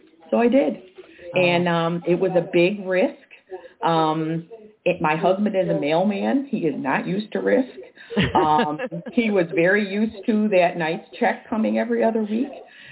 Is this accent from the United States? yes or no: yes; Chicago, Illinois, United States; I am an Irish Catholic girl from the south side of Chicago.